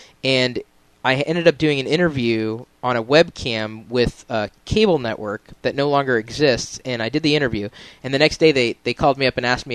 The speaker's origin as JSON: {"language": "English", "region": "Iowa", "country": "United States", "lives_now": "Seattle, United States", "said": "Well, that's where I'm from, and that's where Jake, who took the call, is from as well. We're from Iowa."}